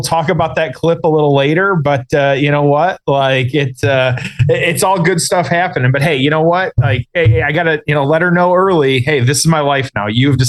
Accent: Detroit, Michigan, United States; it was in my hometown, Detroit, Michigan.

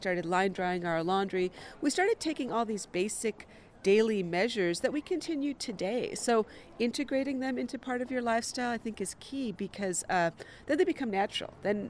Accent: Wisconsin, United States; We're from Wisconsin, so of course there's good cheese on the plate

